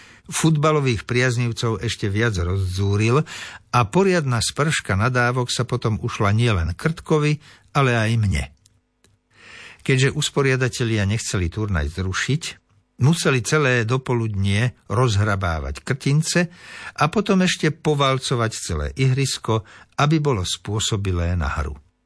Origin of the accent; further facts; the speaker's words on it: Žilina Region, Slovakia; Jedinou svetlou výnimkou medzi kedysi početnou rodinou koscov u nás na Liptove som bol varí len ja.